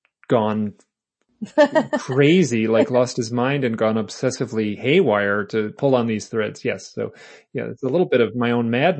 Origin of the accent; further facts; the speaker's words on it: Michigan, United States; And I'm polite, you know, I'm from Michigan. So I undertell stories.